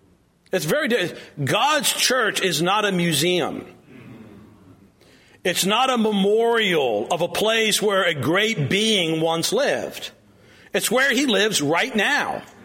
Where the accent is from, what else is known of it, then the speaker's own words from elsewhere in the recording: New York, United States; now in Kentucky, United States; I'm from Kentucky. I live in Kentucky. I'm from New York. I live in Kentucky.